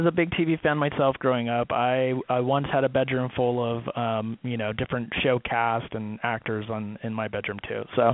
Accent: California, United States; I grew up in California, and it you know, obviously, as everyone knows, it rarely rains out here.

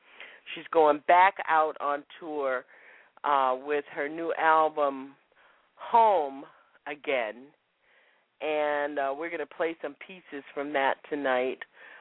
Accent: Florida, United States; I grew up in Florida. We didn't have stockings.

